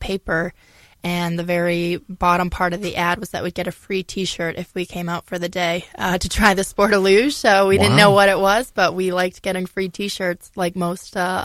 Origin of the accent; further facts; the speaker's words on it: Augusta, Maine, United States; I was born and raised in Augusta, Maine. Still live there today. Proud Mainer.